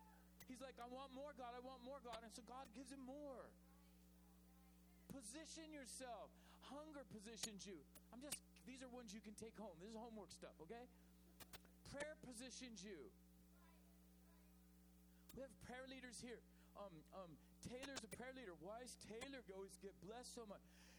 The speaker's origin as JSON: {"language": "English", "region": "Wales", "country": "United Kingdom", "said": "You hear stories of Welsh revivals. Study the Welsh revival. Oh, my goodness. I'm Welsh."}